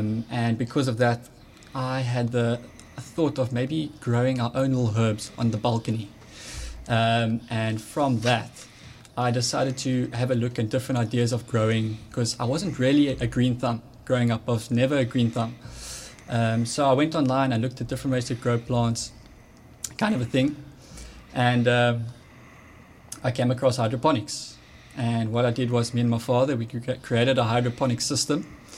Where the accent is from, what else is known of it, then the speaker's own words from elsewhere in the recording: Cape Town, Western Cape, South Africa; I'm 22 years old and I was born and raised in Cape Town.